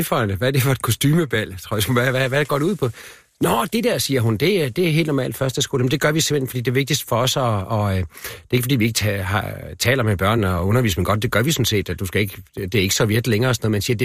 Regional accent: Northwest Jutland, Denmark; Nordvestjylland, hvor jeg er vokset op, og så på Nordsjælland, hvor jeg bor nu og har børn.

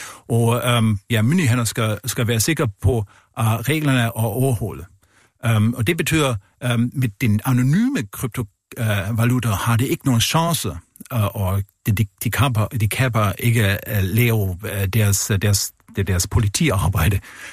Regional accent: Germany; Danish is a second language; Ja, jeg er tysker, ja.

